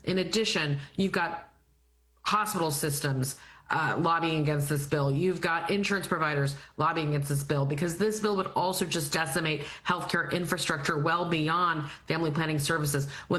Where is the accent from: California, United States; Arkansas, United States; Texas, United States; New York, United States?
Texas, United States; like we're seeing in Georgia and in my home state of Texas.